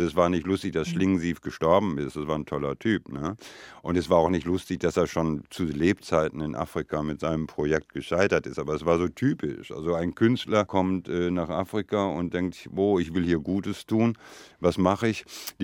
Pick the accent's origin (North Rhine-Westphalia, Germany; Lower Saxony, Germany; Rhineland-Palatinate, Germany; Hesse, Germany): Hesse, Germany; Itter; born there; ich war jetzt mal in Dorf Itter in Hessen, wo ich geboren bin. Ich besuche auch öfters meine Mutter in Ostwestfalen.